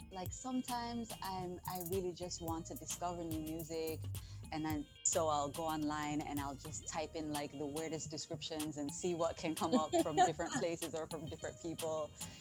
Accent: Jamaica; also born or lived in United States; I grew up in Jamaica and a bit in the States too. And, you know, I grew up with my Jamaican family. I didn't grow up with anyone from Rwanda, even though my dad is Rwandan.

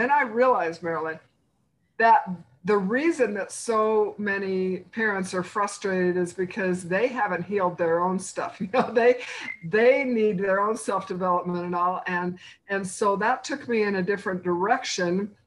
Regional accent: Los Angeles, California, United States; moved away as an adult; also born or lived in Washington; I grew up in Los Angeles, but then we took them up there and had these Camelot years.

